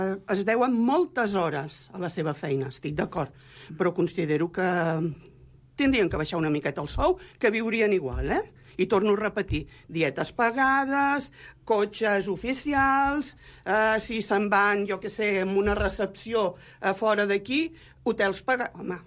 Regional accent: L'Hospitalet de Llobregat, Catalonia, Spain; Perquè em fico al meu poble.

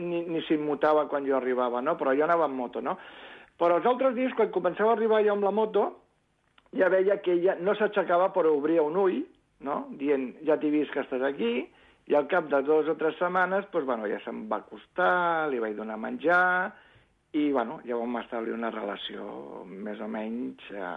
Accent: Barcelona, Catalonia, Spain; jo sóc de Barcelona, però em va sortir feina a Rubí, en un polígon industrial.

